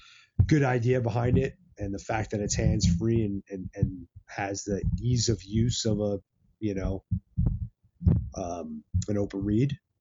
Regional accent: East Coast, United States; I'm primarily a Western hunter, but I grew up in the East Coast hunting whitetail.

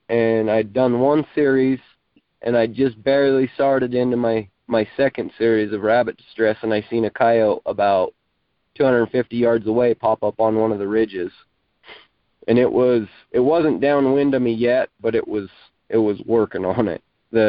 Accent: Malad, Idaho, United States; Well, I'm from Malad, Idaho. It's just over the border from Utah by Salt Lake.

